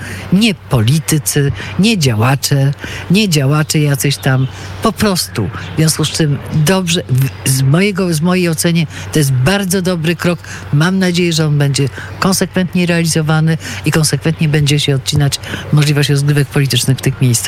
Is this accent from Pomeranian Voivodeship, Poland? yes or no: yes; Gdańsk, Pomeranian Voivodeship, Poland; A dla mnie osobiście, jako dla gdańszczanki, ja się urodziłam w Gdańsku, mieszkam tutaj od wielu, wielu lat, kończyłam wszystkie szkoły, z wyjątkiem krótkiej przerwy na studia w Poznaniu, na częściowe studia w Poznaniu. I ja jestem, no, bardzo, że tak powiem, przywiązana do mojego miasta.